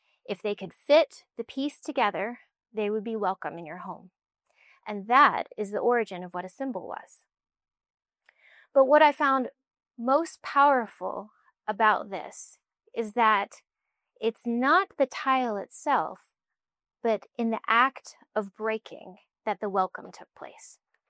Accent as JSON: {"language": "English", "region": "South Carolina", "country": "United States", "said": "So I'm an American from the South, from South Carolina to be precise, and we love our peaches and we love our baked goods."}